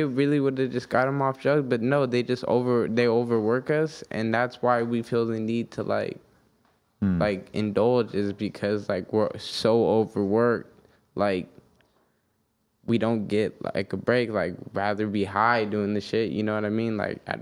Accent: Redlands, California, United States; That was in my hometown, Redlands, California.

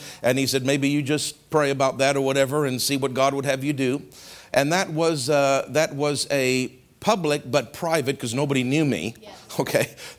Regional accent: Toronto, Ontario, Canada; I said, "I'm from Toronto and whatever."

